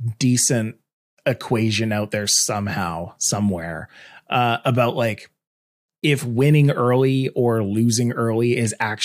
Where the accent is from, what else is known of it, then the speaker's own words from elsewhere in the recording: Canada; See, I'm the Canadian.